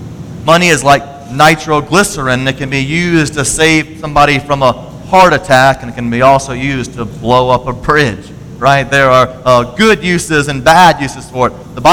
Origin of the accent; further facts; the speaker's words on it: Florida, United States; but I grew up in Florida, and so we swam in the beaches all the time